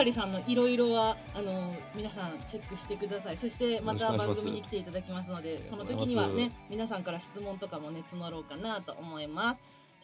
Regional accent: Tokushima, Japan; うちの地元なんですよ、会社。

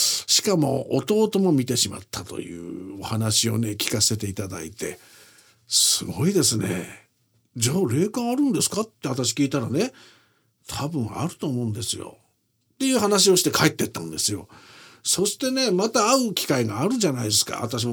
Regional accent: Aomori, Japan; 僕は青森県出身なんですけど

